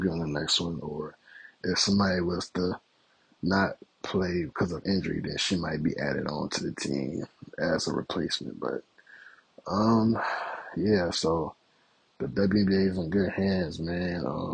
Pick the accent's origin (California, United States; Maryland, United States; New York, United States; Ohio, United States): Maryland, United States; I'm from Maryland, so I've been supporting Angel Reese ever since she went to LSU.